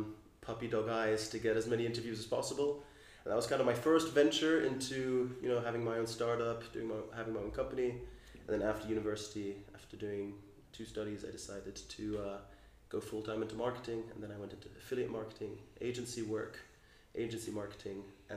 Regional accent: Hungary; English is a second language; growing up in Hungary, I was very far away from all the technical innovation, very far away from Silicon Valley.

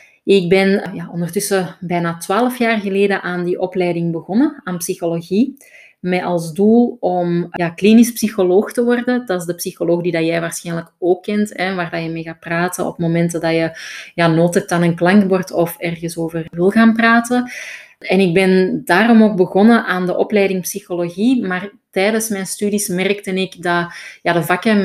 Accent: Antwerp, Belgium; now in Amsterdam, Netherlands; ik ben van Antwerpen. Ik ga proberen redelijk AN te praten, maar ik kan dat niet helemaal verstoppen. Dus je zult af en toe zeker horen dat ik van Antwerpen ben. Maar ik woon sinds maart dit jaar, sinds de lockdown, bij mijn vriend in Amsterdam.

